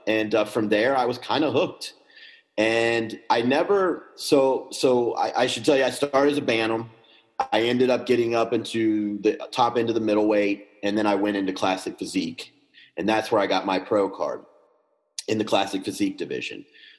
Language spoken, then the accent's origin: English; Cincinnati, Ohio, United States; now in Independence, United States; I grew up in Cincinnati, Ohio, and I'm in Independence, Kentucky right now.